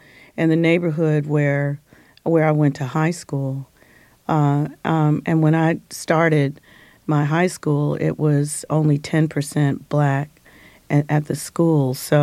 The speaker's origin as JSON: {"language": "English", "town": "Detroit", "region": "Michigan", "country": "United States", "tie": "born or raised there", "said": "I had a great time growing up in Detroit, and it only changed when the world change and integration and came into play, and then our neighborhood started changing."}